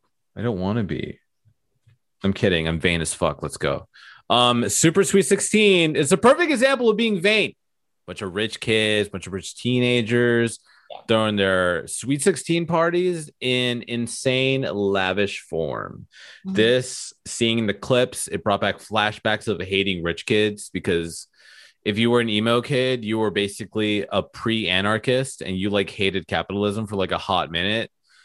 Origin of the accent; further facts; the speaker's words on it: England, United Kingdom; I am English.